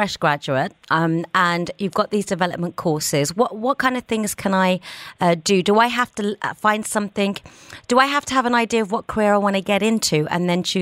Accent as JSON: {"language": "English", "town": "Birmingham", "region": "West Midlands", "country": "United Kingdom", "said": "I'm from Birmingham."}